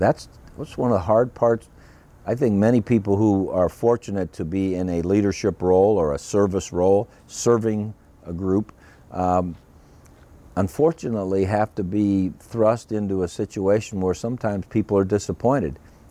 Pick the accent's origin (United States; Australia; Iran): United States; Cleveland, Ohio; We loved the Cleveland Indians. I grew up in Cleveland.